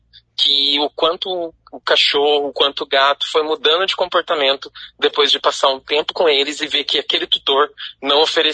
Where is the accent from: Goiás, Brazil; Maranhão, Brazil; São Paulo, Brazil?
São Paulo, Brazil; also born or lived in Santa Catarina; now in Maringá, Brazil; Eu sou do interior de São Paulo, cresci lá, me formei em jornalismo, já morei 8 anos em Santa Catarina e estou aqui em Maringá, já vai para 6 anos, né?